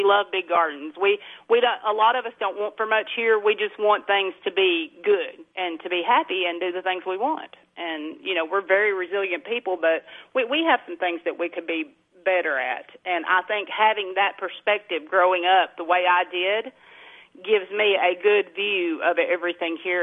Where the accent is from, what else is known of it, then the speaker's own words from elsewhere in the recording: Tennessee, United States; So I was born and raised here in Clay County. You know, I went to kindergarten here. My grandmother raised me, and we lived out on Pea Ridge